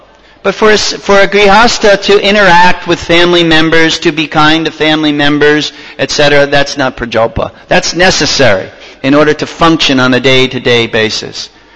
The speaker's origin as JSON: {"language": "English", "region": "New York", "country": "United States", "said": "I'm from New York."}